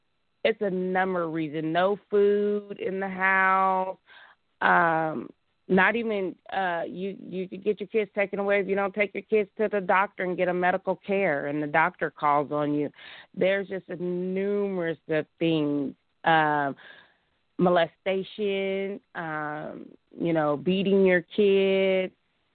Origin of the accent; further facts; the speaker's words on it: Vallejo, California, United States; born there; now in Sacramento, United States; I was born in Vallejo, California. I've ended up in Sacramento due to health issues with asthma.